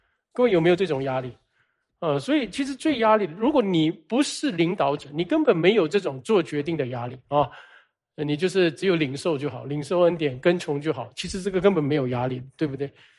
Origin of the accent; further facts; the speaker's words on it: Singapore; 我们在新加坡长大的，这个可以说 first world 啊，第一世界国家啊，